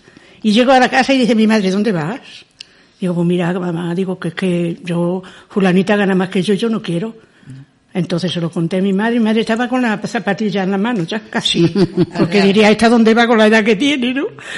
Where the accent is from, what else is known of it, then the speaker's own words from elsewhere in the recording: Villafranca, Spain; Nacida y criada en Villafranca.